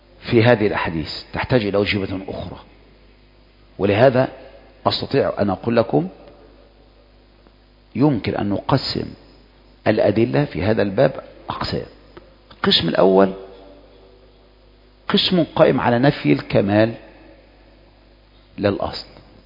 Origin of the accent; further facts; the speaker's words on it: Egypt; ما انا هجيبها لك بعد ايه، ما انا مصري زيك